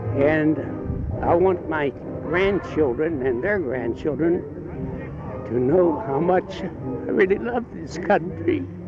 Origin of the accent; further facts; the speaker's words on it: Los Gatos, California, United States; I'm from Los Gatos, California.